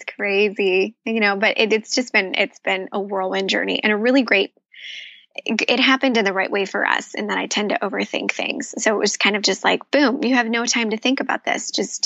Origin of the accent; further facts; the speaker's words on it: Midwest, United States; So I grew up in the Midwest.